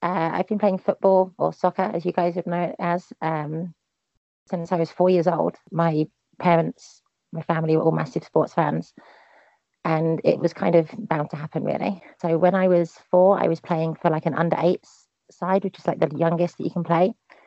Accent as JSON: {"language": "English", "region": "England", "country": "United Kingdom", "tie": "born or raised there", "also_born_or_lived": "Milton Keynes", "said": "I moved around quite a lot. But I grew up mainly about an hour north of central London, just outside the big M25 ring road that goes out. So it's kind of more country, kind of small town kind of thing."}